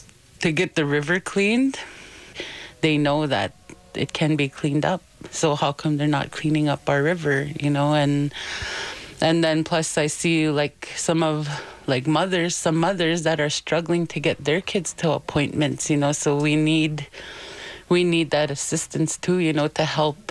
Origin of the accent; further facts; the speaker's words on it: Grassy Narrows, Ontario, Canada; I'm from Grassy Narrows.